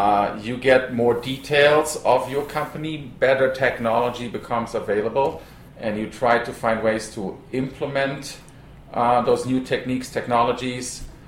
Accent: Cologne, North Rhine-Westphalia, Germany; I mean, since I'm from Cologne, of course, a Kölsch beer would be

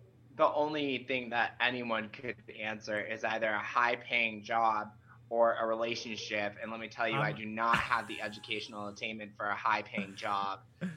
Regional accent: Massachusetts, United States; also born or lived in Fresno; try my luck back in Massachusetts, because I hadn't really lived as an adult around back in my hometown and on my own just yet.

